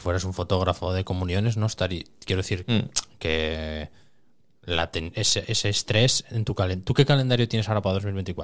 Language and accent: Spanish; Cerredo, Asturias, Spain; la vuelta este año, por ejemplo, pasa por mi pueblo, por Cerredo, que tiene buenas carreteras